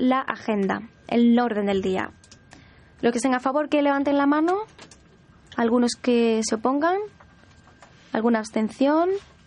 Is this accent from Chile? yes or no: no; China; Spanish is a second language; yo, como chino, pues estoy aquí en la junta